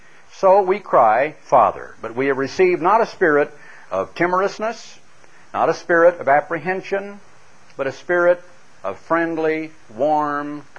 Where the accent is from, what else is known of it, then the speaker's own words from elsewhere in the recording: Oregon, United States; Now, taking you back to what I felt as a young lad growing up in Oregon